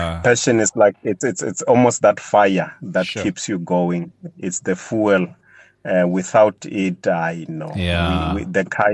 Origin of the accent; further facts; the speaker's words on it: Limpopo, South Africa; So I am from Limpopo. I am an Adventist